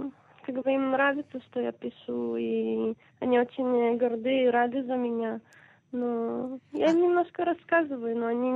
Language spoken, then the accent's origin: Russian; Belarus; born there; я росла с русскоговорящими родителями, я родилась в Белоруссии